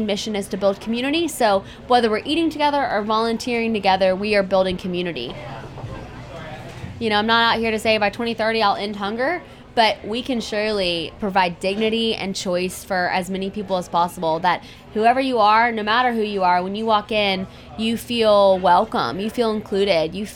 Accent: Raleigh, North Carolina, United States; I grew up in North Raleigh, went to NC State with a degree in international relations, an Italian.

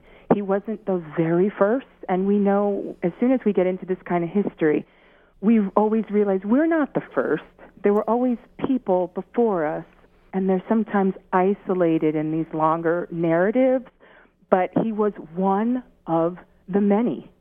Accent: Connecticut, United States; ancestrally, And in terms of my lineage, absolutely, there's the southern United States. But I was growing up in Connecticut

